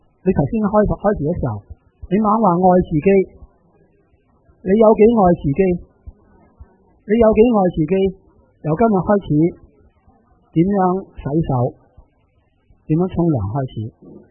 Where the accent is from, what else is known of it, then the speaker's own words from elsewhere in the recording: Hong Kong; 人家觉得我们香港人好笑，这么多小孩跳楼